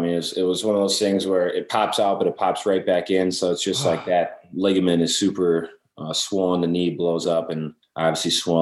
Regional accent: Wisconsin, United States; football, kind of grew up watching Brett Favre and the Packers. That was kind of the way up in Wisconsin.

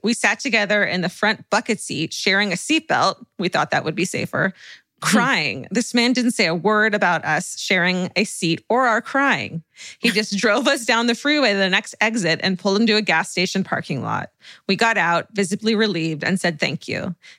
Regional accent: California, United States; no, it just says I-80, but I'm from California.

